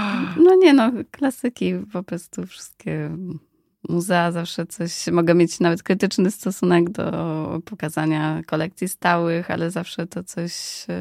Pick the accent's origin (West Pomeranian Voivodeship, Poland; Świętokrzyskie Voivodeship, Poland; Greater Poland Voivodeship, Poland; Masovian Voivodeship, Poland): Greater Poland Voivodeship, Poland; Poznań; jestem z Poznania już od bardzo, bardzo młodych lat